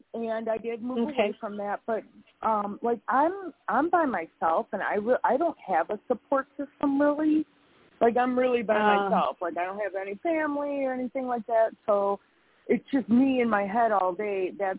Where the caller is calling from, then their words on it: Wisconsin, United States; I am in Wisconsin right now.